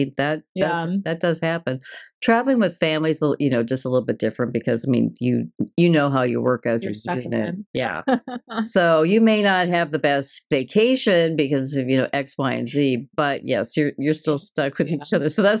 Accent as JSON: {"language": "English", "region": "Midwest", "country": "United States", "tie": "born or raised there", "said": "And I grew up in the Midwest. I thought I was hardy folk, and I guess I was"}